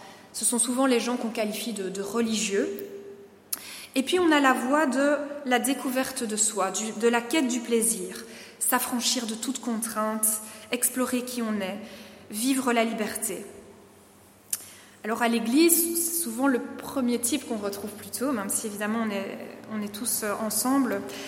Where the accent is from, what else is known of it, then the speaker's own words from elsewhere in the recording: Brussels, Belgium; chez nous à Bruxelles dans le Nord, c'est très très très cadencé